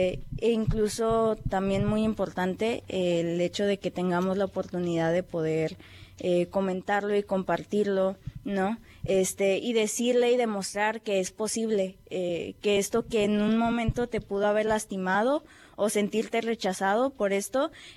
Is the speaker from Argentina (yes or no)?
no; Mexico; la forma en la que nos identificamos como mexicanos